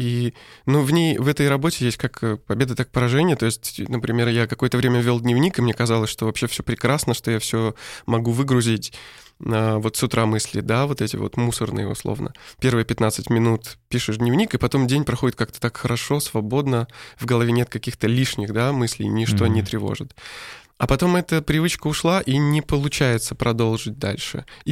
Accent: Yoshkar-Ola, Mari El, Russia; во-первых, он сам из моего родного города, из Йошкар-Олы.

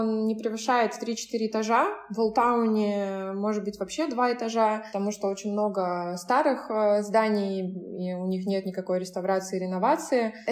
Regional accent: Moscow, Russia; потому что я из Москвы

